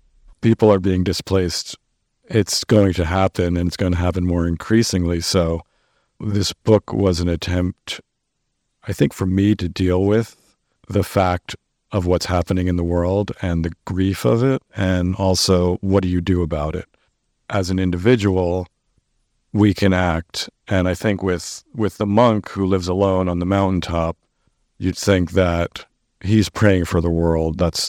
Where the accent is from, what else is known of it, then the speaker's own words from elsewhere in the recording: United States; And I, as an American, had my American passport and was able to just sort of wave it to the guards.